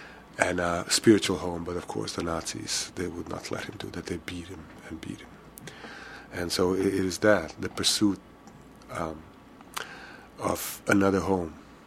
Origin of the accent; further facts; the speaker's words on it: United States; I am American.